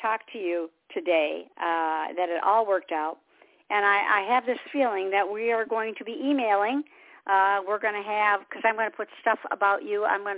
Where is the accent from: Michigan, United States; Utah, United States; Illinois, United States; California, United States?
Michigan, United States; Detroit; You know, I'm from Michigan, from Motown, Detroit.